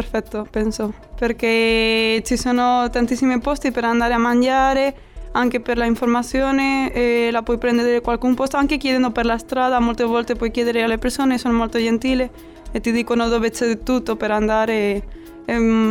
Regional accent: Spain; Italian is a second language; now in Cagliari, Italy; Per me è quasi lo stesso che dalla Spagna, allora un 9 perché spendolo in soldi lo stesso che nel mio paese.

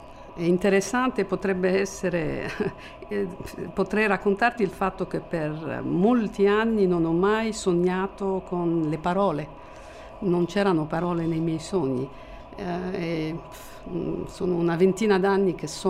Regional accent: Lebanon; in Libano eravamo tante etnie, era molto diversificato, che siano armeni, c'erano ebrei, greci, turchi, curdi, c'era di tutto.

